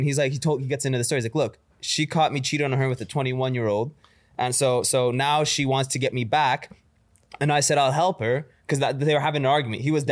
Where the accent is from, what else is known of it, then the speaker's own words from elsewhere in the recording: Canada; I'm from Canada, man.